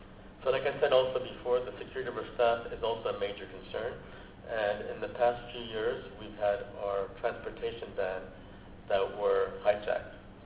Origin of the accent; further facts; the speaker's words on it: France; English is a second language; For instance, I'm from France